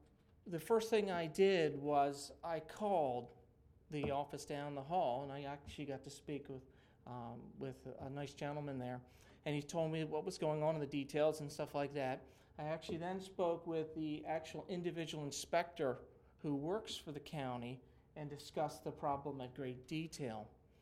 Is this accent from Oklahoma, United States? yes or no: no; Long Neck, Delaware, United States; I'm from the Long Neck area